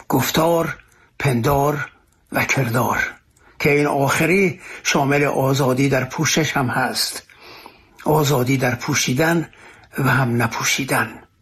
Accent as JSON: {"language": "Persian", "country": "Iran", "said": "و از راه دور درود میفرستم به جوانان وطنم"}